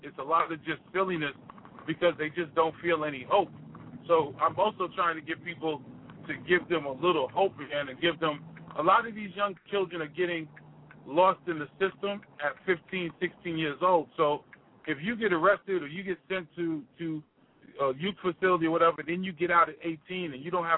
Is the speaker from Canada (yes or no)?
no; New York, United States; because I'm a New Yorker, as we can probably hear and tell.